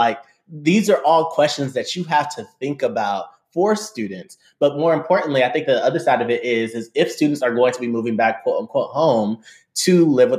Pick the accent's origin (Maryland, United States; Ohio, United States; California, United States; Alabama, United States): California, United States; Lindsay and myself, we're both from California.